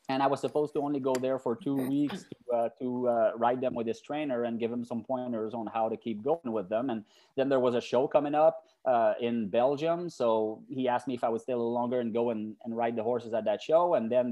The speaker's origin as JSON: {"language": "English", "country": "Canada", "lives_now": "United States", "said": "I'm originally from Canada, and so I was on a green card status, permanent resident status here in the US."}